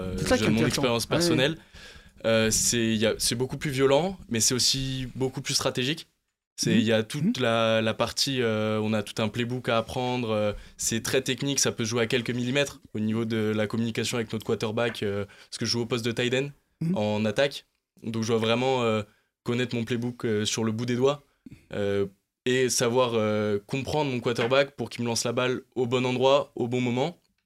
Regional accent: Toulouse, Occitanie, France; moved away as an adult; Je viens du sud de la France, donc j'ai grandi avec le rugby.

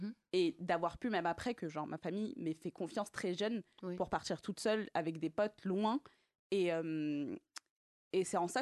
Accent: Morocco; Moi, je suis marocaine. Je suis du sud du Maroc.

